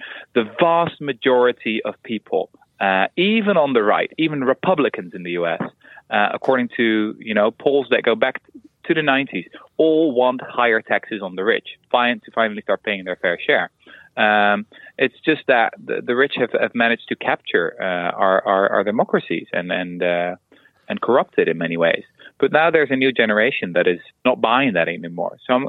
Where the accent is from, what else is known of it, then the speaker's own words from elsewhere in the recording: Netherlands; English is a second language; as I said, I'm from Holland